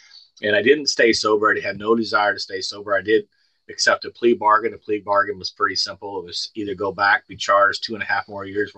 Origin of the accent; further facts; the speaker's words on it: St. Louis, Missouri, United States; I'm from St. Louis, Missouri.